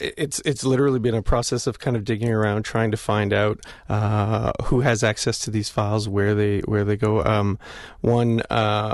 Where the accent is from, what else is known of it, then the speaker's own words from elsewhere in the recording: Canada; but I'm Canadian as well, so I spell everything with R-E